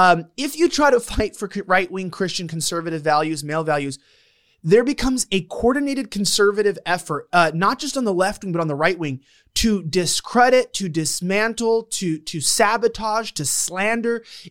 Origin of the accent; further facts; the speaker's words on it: Los Angeles, California, United States; just because I was born and raised in Fagtopia, you know, down in LA.